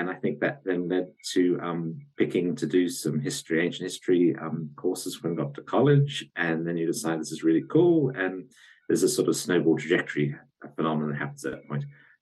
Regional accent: Australia; Well, I'm Australian by origin

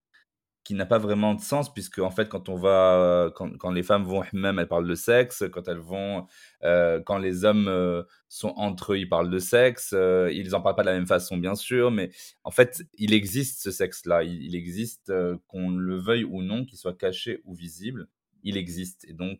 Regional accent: Morocco; Au Maroc, par exemple... Là d'où je viens

